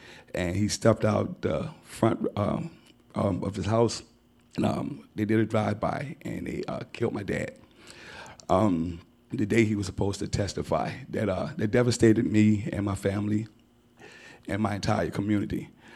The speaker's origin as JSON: {"language": "English", "town": "New Orleans", "region": "Louisiana", "country": "United States", "tie": "born or raised there", "said": "I had a beautiful childhood. The Lower Ninth Ward had everything in here before Katrina."}